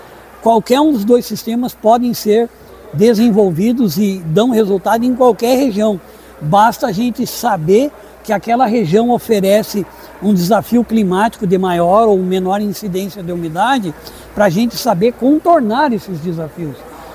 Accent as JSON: {"language": "Portuguese", "town": "Cruz Alta", "region": "Rio Grande do Sul", "country": "Brazil", "said": "eu sou de Cruz Alta, né? Do mais o centro do estado."}